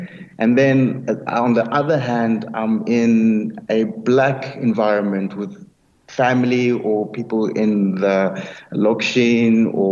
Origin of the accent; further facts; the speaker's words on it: Nelspruit, Mpumalanga, South Africa; also born or lived in Free State; I was born in the Free State, and then grew up in Nelspruit, in the late 80s. So I was a child of the transition between the old government and the new government.